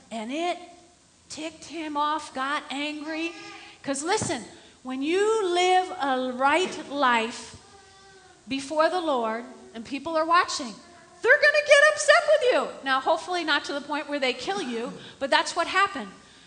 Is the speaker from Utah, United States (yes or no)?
no; New Jersey, United States; We grew up in North Jersey, and I only remember one hurricane way back.